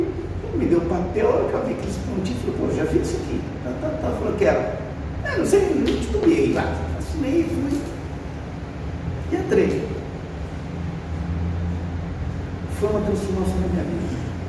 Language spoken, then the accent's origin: Portuguese; Minas Gerais, Brazil; e dentro da região, sou mineiro